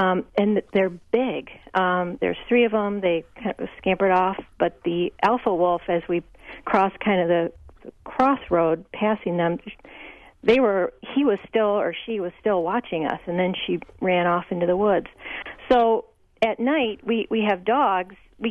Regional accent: Madison, Wisconsin, United States; I'm from Madison, but we have a cabin on Island Lake, which is part of the Manitouish chain.

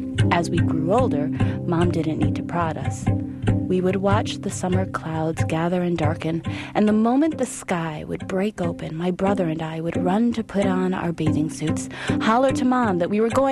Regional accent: Oshkosh, Wisconsin, United States; Growing up in Oshkosh, I had the fortune to have a mother who would say to my brother and me

